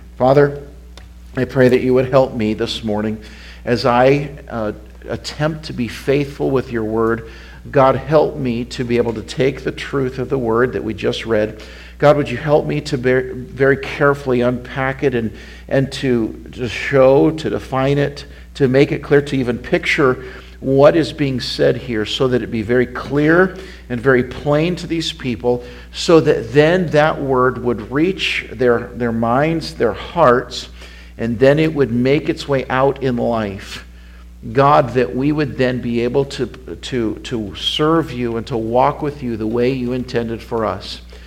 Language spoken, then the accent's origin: English; Rock Springs, Wyoming, United States; I grew up in Rock Springs, Wyoming, and Wyoming is, I think, the least populated state in the country.